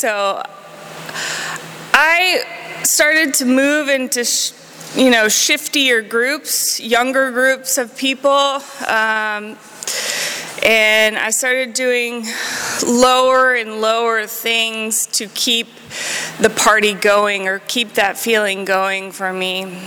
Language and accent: English; Gainesville, Florida, United States; I grew up in Gainesville, Florida, and I was 16 years old in the nightclubs